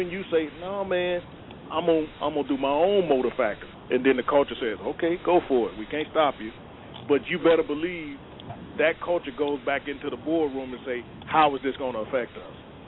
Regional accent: Michigan, United States; No, I'm from Michigan, yeah.

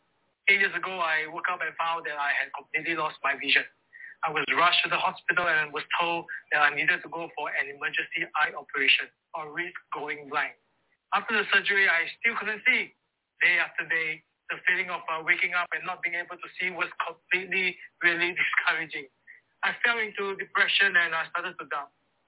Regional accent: Singapore; I'm a pastor from Singapore.

